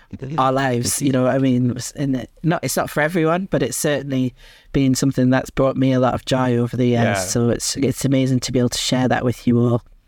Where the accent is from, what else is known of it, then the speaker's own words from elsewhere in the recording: North East England, United Kingdom; being trans and, you know, growing up in the Northeast, being a Newcastle fan